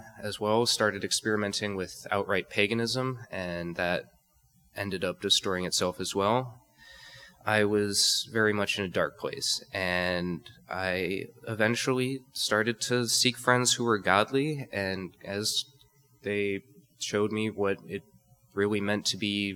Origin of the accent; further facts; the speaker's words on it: Dundee, Illinois, United States; and, well, I was born and raised in Dundee, Illinois, my entire life. I have never really lived outside the state. I was raised as a Christian.